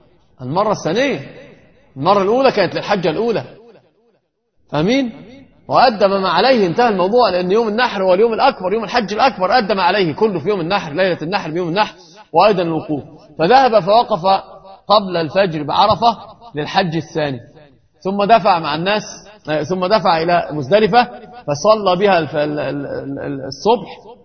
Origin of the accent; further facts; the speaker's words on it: Egypt; عندنا في مصر دائما النساء بتقول كلمة مشهورة